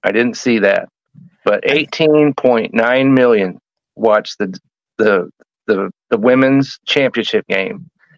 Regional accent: Indiana, United States; Well, I grew up in Indiana.

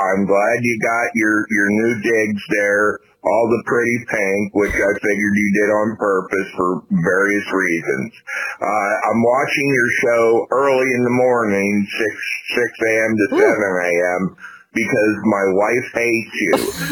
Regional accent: Ohio, United States; Hi, Sarah. … I'm from Ohio.

